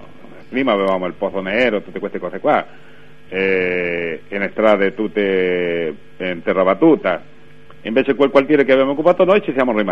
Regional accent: Santiago, Santiago Metropolitan Region, Chile; Io sono nato a Santiago, sono sempre vissuto a Santiago

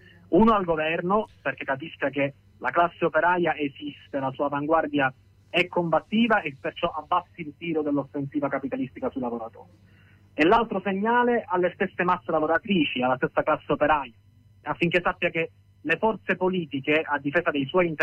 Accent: Sicily, Italy; now in Turin, Italy; sono siciliano ma abito a Torino, ho lavorato e stato

